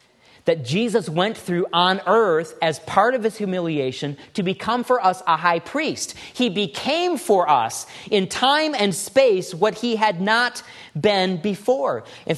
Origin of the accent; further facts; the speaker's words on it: Detroit, Michigan, United States; Growing up in the Detroit area, there was a small gang of boys who decided one dark night to go on a rampage in our subdivision